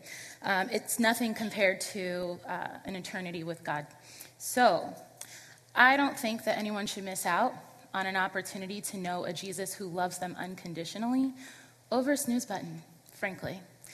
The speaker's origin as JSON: {"language": "English", "town": "Brooklyn", "region": "New York", "country": "United States", "lives_now": "Connecticut, United States", "said": "If you don't know me personally, then you don't know that I'm from Brooklyn, New York, and when I came to Connecticut after college"}